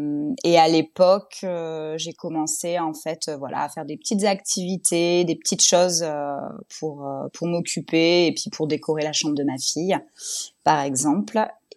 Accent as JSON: {"language": "French", "town": "Bordeaux", "region": "Nouvelle-Aquitaine", "country": "France", "said": "j'ai 34 ans, je suis bordelaise, j'habite à Mérignac, une petite ville à côté de Bordeaux."}